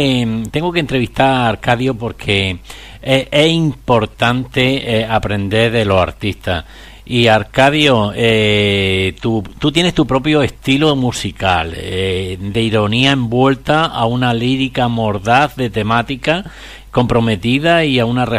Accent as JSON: {"language": "Spanish", "region": "Andalusia", "country": "Spain", "said": "yo es que el inglés no lo tengo muy acérrimo, y encima soy andaluz"}